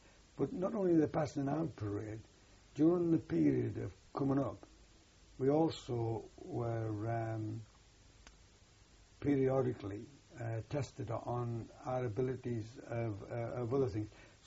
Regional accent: North East England, United Kingdom; accent: Geordie; and me being a Geordie, I don't think the twins should ever meet as far as the language was concerned.

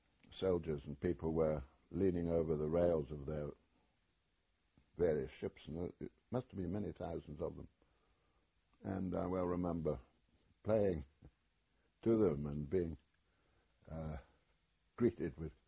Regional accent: Scotland, United Kingdom; Being a Scot, I had learned to play the bagpipes at school

